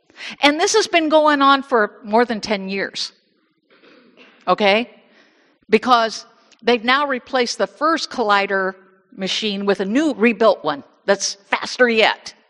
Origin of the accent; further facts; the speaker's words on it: Bible Belt, United States; You know, I grew up not in Michigan. I grew up in the Bible Belt.